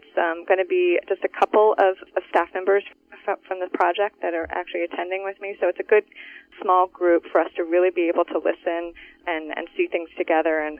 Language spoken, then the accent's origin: English; Virginia, United States; I stayed close to home. I'm from Virginia, Tidewater area